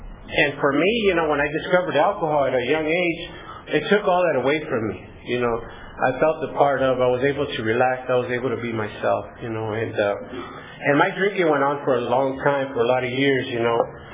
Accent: Sanger, California, United States; now in Visalia, United States; And I met this girl here in Visalia, and I'm from Sanger, and got married and moved to Visalia, you know

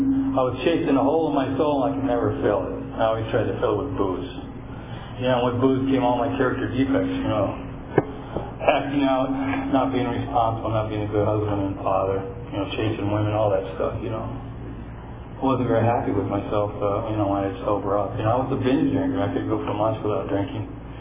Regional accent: Midwest, United States; I grew up in the Midwest where you could drink at 18 at beer parties.

